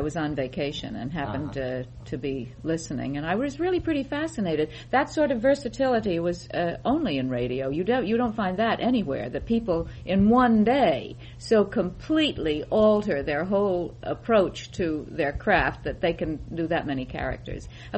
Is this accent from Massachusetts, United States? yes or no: no; New York City, New York, United States; born there; I was not. I was born in Manhattan under a bridge.